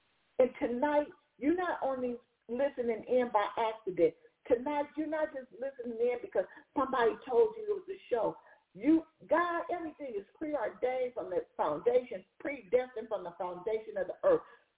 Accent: Compton, California, United States; I grew up in Compton, and I grew up in an era when by the time I got to high school, the crack epidemic had hit

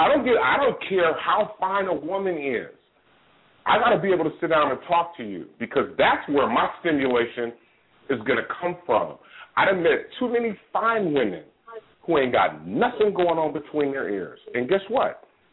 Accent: Oakland, California, United States; now in Atlanta, United States; I'm 52 years old. I'm from Oakland, California, born and bred, and I live in the ATL.

